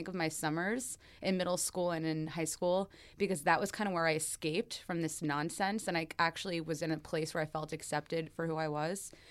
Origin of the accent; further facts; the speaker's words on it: Long Island, New York, United States; moved away; we moved from Long Island, which I don't really like to promote. Okay. and I've since lost my accent.